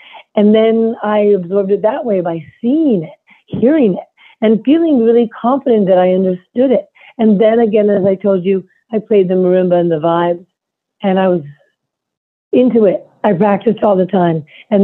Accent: Manhattan, New York, United States; And again, you know, an apartment building. I grew up in Manhattan. I just related to them.

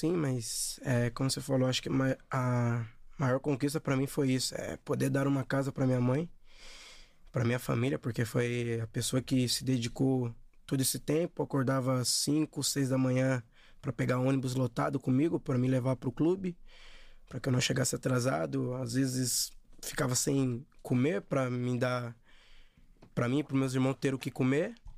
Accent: Osasco, São Paulo, Brazil; E morávamos em Osasco. Crescemos ali em Osasco e hoje, graças a Deus, tenho uma condição melhor. Pude mudar

